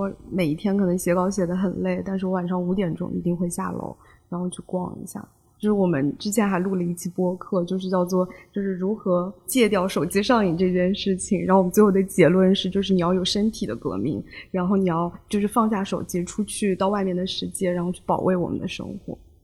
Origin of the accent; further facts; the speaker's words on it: Hangzhou, Zhejiang, China; 比如说可能我不跟你讲我是杭州人，你是不会觉得我是杭州人的